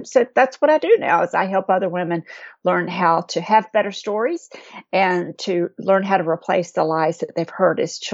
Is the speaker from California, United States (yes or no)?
no; North Carolina, United States; But I was raised in Eastern North Carolina in a small town, and my father had a business.